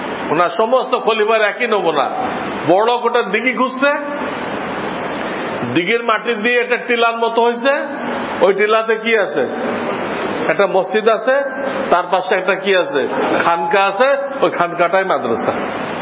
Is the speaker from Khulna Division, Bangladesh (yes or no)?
yes; Khulna, Khulna Division, Bangladesh; আমার বাড়ি খুলনা, খুলনা এলাকায় গেছে